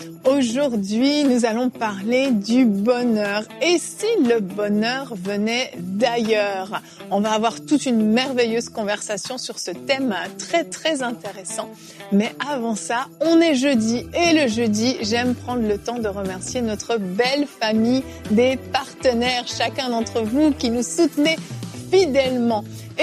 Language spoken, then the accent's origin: French; Cameroon; Je viens du Cameroun, pas de Suisse.